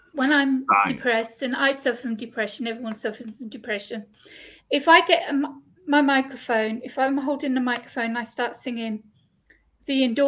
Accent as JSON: {"language": "English", "region": "England", "country": "United Kingdom", "said": "I'm English anyway"}